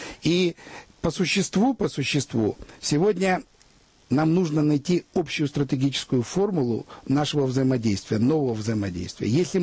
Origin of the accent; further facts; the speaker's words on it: Ukraine; В результате что получила, вот я, украинец